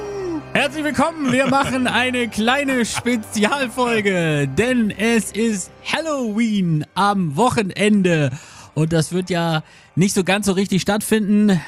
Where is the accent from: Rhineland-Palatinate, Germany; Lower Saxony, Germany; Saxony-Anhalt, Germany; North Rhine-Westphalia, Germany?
Lower Saxony, Germany; Ja gut, ich bin Ostfriese